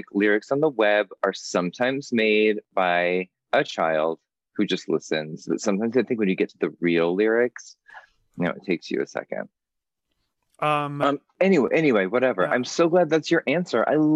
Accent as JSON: {"language": "English", "town": "San Antonio", "region": "Texas", "country": "United States", "said": "I mean, our room is actually like I'm from San Antonio, Texas."}